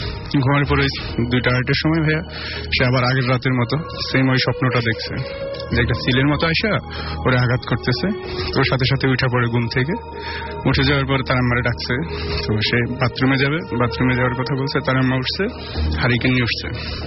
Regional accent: Bhabaniganj, Chittagong Division, Bangladesh; now in Dhaka, Bangladesh; আমি আসছি মিরপুর 10 নম্বর থেকে। আমার বাড়ি হচ্ছে লক্ষ্মীপুর জেলায়, আমার গ্রামের বাড়ি হচ্ছে ভবানীগঞ্জ ইউনিয়নে।

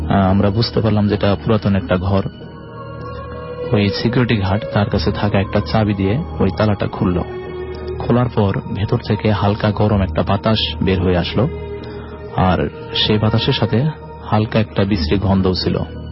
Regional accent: Madhupur, Dhaka Division, Bangladesh; আমি এসেছি টাঙ্গাইল মধুপুর থেকে

